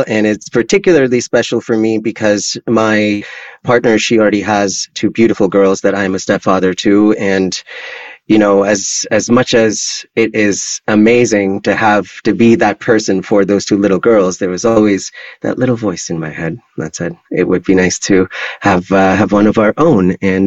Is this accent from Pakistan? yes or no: yes; Pakistan; English is a second language; moved away as an adult; now in Canada; I'm originally Pakistani. I came to Canada when I was 19, and I'm the elder son in my family, and I have a younger brother.